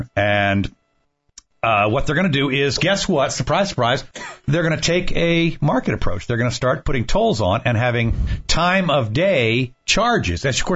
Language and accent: English; Washington, District of Columbia, United States; I grew up in the District of Columbia, and I remember when I grew up there, it was a small town.